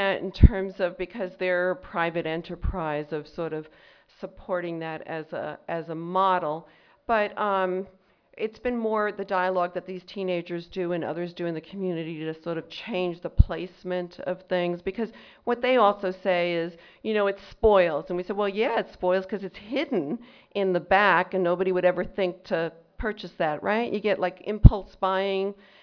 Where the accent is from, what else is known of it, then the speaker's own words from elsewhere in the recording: New York City, New York, United States; I grew up in New York City, and I never saw fresh fruits and vegetables. They were too expensive. My mother was from a Puerto Rican background